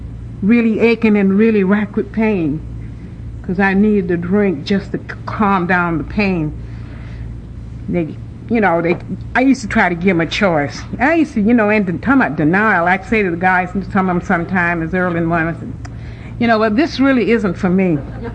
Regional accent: Atlanta, Georgia, United States; growing up in Atlanta, Georgia, in a wonderful family, my parents were loving, and there were seven of us, and I'm the youngest of the seven children.

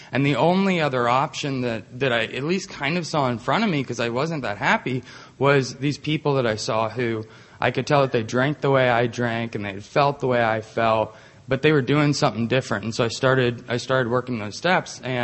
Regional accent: Georgia, United States; And I'm from Georgia, by the way. Everybody's repped there where they're from. So, yeah, I'm from here. Welcome. But I was born and raised here

